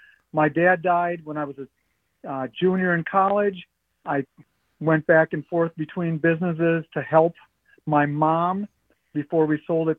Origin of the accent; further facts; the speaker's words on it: La Crosse, Wisconsin, United States; I grew up in La Crosse.